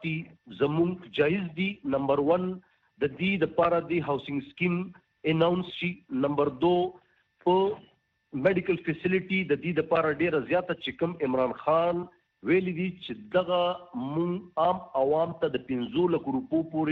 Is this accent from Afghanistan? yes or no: no; Pakistan; د زموږ پاکستان دی، مونږ د پاکستان بچی یو